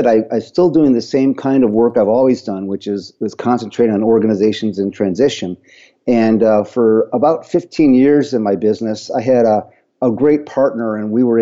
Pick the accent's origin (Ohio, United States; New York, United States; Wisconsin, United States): Ohio, United States; Toledo; Well, I'll start with the fact that I was born and raised in Toledo, Ohio.